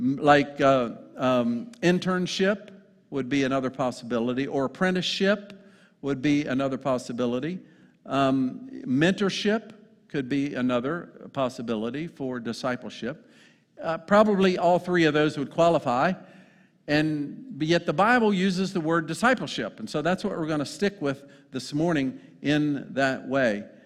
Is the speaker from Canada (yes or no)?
no; United States; because sometimes we as American missionaries go to other nations and we blow up their structures.